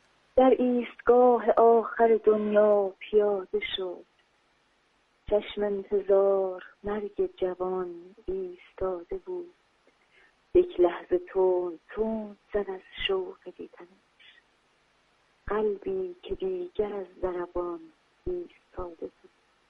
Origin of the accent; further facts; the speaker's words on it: Iran; born there; من متولد ایران هستم، اما خب در منزل قاعدتا با اون لحجه خودمون صحبت میکنیم. من اینکه خب احساس میکنم با دو تا لهجه دارم زندگی میکنم